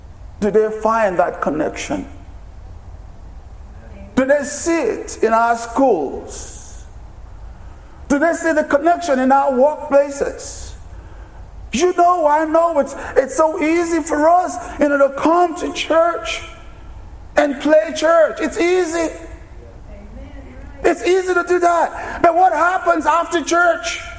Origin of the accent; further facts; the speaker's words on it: Nigeria; I grew up in Nigeria, and my parents belonged to a cult. I grew up in the cult.